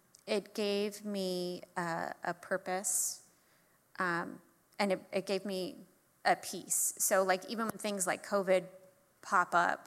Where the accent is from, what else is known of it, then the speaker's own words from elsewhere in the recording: New York, United States; And I grew up on Long Island, and there was a train station that it ran straight through to New York.